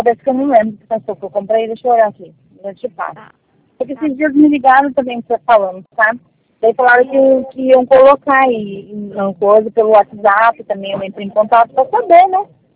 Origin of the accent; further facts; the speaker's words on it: Bela Vista, Mato Grosso do Sul, Brazil; Isso, eu sou de Bela Vista, Mato Grosso do Sul